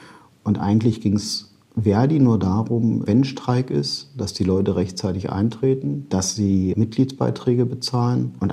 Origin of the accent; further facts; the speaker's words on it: East Germany, Germany; Ich komme ja aus dem Osten und da hat man sich so ein bisschen DDR geprägt